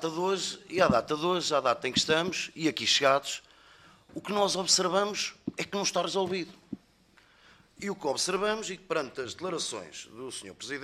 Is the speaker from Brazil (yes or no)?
no; Portugal; como português